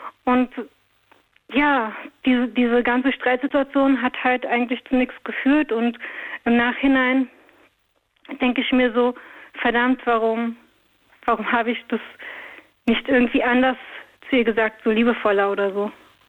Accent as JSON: {"language": "German", "region": "Berlin", "country": "Germany", "said": "Und ich komme ja aus Berlin."}